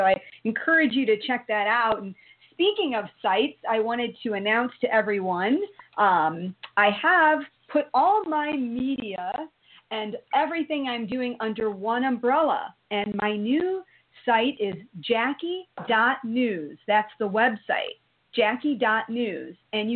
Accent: Toledo, Ohio, United States; We're proud. We're from Toledo. We're proud.

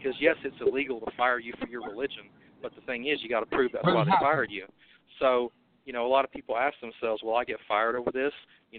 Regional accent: Thomasville, North Carolina, United States; when we set up the temple in Thomasville, North Carolina, my hometown, back in 2011 to 2012, you know, even though it was a very conservative state, a Republican state

